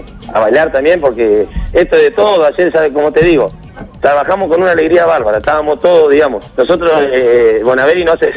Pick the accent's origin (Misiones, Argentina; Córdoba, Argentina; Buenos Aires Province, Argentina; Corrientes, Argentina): Buenos Aires Province, Argentina; Las Flores; yo soy de Las Flores, están todos enloquecidos, ayer llegué a Las Flores.